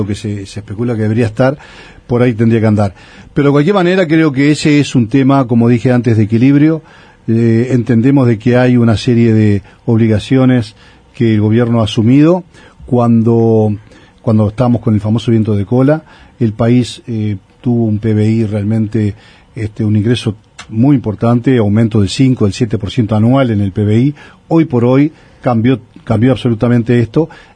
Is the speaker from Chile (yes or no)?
no; Uruguay; acá Uruguay, como país chico que somos, entre dos gigantes, ¿no?, como son Argentina y Brasil